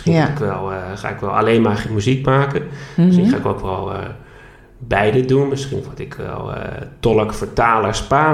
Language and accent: Dutch; Groningen, Netherlands; En ik merk dat ik Groningen ook heel erg mis. Waar ik vandaan kom